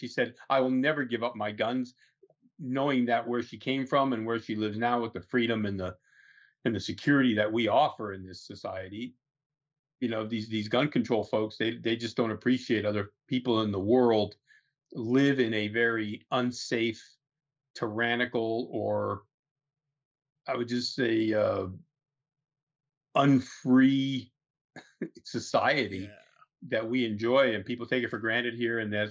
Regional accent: United States; I think as Americans, we don't appreciate the privilege of being an American

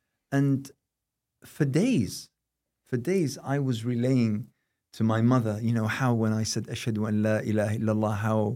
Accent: Iraq; English is a second language; whether they be in Iraq, in my home country

